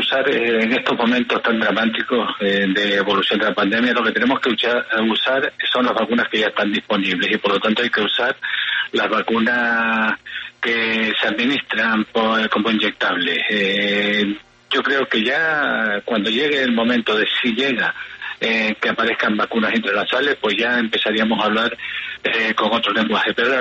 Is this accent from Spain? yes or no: yes; Spain; permítame que les hable sobre todo de la que se está desarrollando en mi país, en España